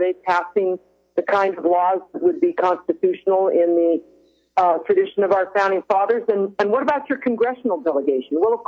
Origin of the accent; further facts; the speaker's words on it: Nevada, United States; I'm actually from Nevada. I'm the state president of Nevada Eagle Forum